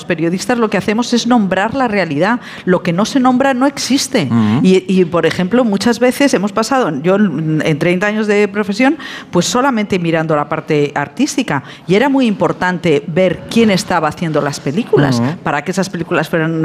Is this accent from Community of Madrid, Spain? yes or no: yes; Madrid, Community of Madrid, Spain; porque como periodista madrileña tenía un foco así